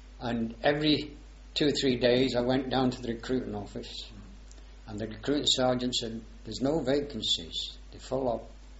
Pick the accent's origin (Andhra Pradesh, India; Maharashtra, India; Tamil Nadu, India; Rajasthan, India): Andhra Pradesh, India; Visakhapatnam; born there; I was born in India, in Visakhapatnam, the Madras Presidency.